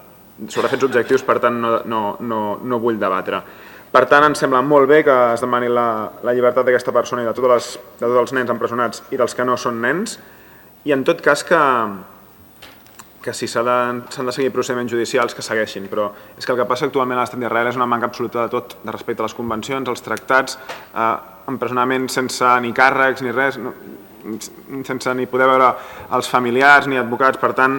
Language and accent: Catalan; Catalonia, Spain; igual que com que soc català